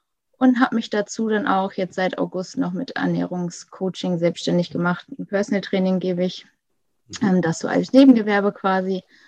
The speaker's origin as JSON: {"language": "German", "region": "Lower Saxony", "country": "Germany", "said": "ich komme aus der Lüneburger Heide, so knapp 30 Minuten unter Hamburg wohne ich."}